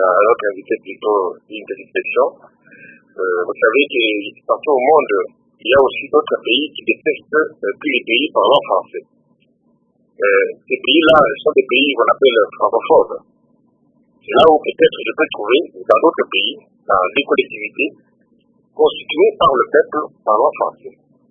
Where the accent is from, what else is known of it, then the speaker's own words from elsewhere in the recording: DR Congo; nous, ici, chez nous, au Congo